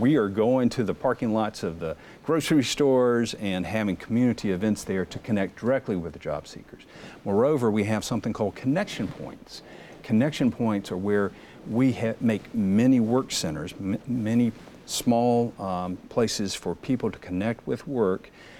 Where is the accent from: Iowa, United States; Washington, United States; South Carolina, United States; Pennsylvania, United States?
South Carolina, United States; Well, I'm a child of the rural areas. That's where I grew up in South Carolina